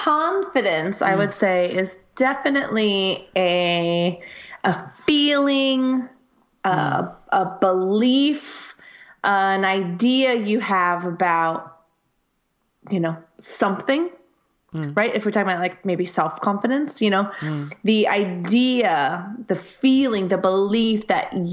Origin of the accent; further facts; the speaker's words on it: United States; I come from the United States.